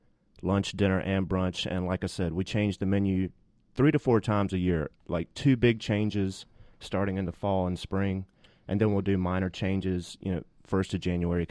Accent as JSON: {"language": "English", "region": "Georgia", "country": "United States", "said": "And I'm from South Georgia, too, near the coast of Georgia"}